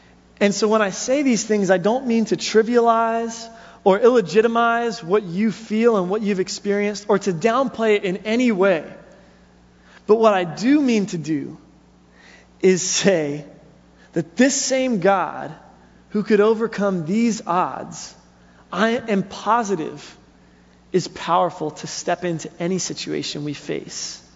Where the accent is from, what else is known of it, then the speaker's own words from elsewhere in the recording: New Jersey, United States; that I'm from the greatest state that's ever existed. But California's second, it's fine. And so growing up in New Jersey, I hit about 15 years old